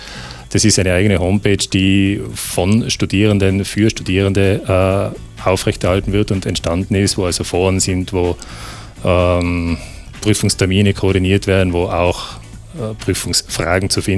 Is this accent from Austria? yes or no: yes; Austria; Aber bei uns an der Fakultät für Biologie sind wir an sich noch in einem halbwegs vernünftigen Berei